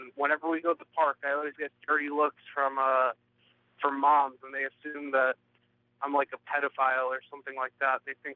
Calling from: Springfield, Massachusetts, United States; I'm from Springfield, Massachusetts.

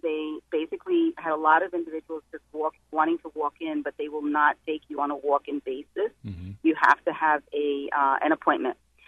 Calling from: Miami, Florida, United States; I'm calling you from Miami, Florida.

